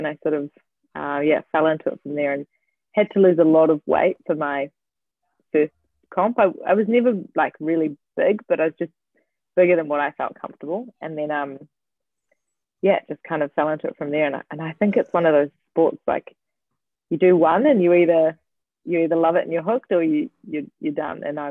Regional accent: Christchurch, Canterbury, New Zealand; also born or lived in Dunedin; now in Brisbane, Australia; So I am originally from Christchurch and went to uni in Dunedin. So I'm very accustomed to the cold.

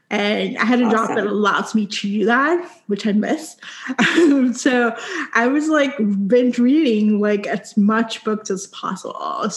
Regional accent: Puerto Rico; I grew up in Puerto Rico, so I went to a bilingual school, Spanish and English.

